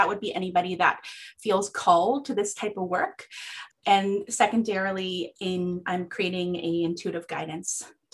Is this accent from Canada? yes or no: yes; Atlantic Canada, Canada; I'm a military spouse. We are currently based out of southeastern Ontario, but I was born and raised on the East Coast.